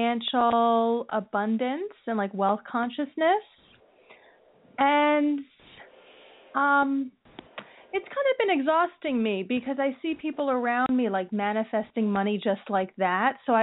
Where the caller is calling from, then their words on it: New Jersey, United States; Hi, New Jersey.